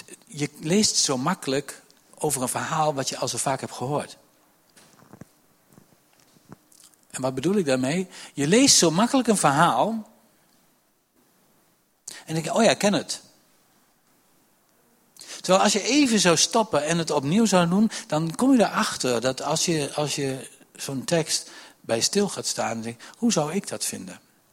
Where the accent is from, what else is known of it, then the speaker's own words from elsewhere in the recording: Gelderland, Netherlands; Weet je, wij zijn Achterhoekers.